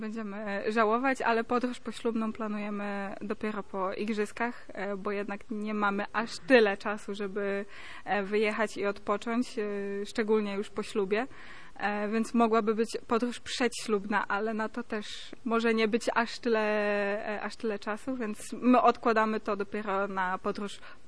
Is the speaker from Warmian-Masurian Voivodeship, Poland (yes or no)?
yes; Elbląg, Warmian-Masurian Voivodeship, Poland; now in Gdańsk, Poland; nie jest to tajemnicą, że wychowałam się w Elblągu i jestem też elblążanką